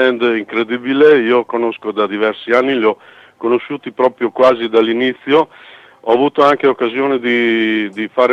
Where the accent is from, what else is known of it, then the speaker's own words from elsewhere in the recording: Modena, Emilia-Romagna, Italy; Io sono da modenese, ho seguito Verona con l'Arena